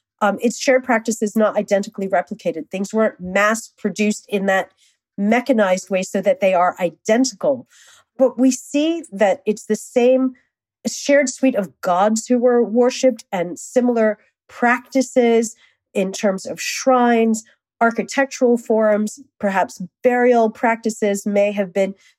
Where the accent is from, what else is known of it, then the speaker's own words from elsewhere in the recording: Washington, District of Columbia, United States; Okay. So I grew up in Washington, D.C.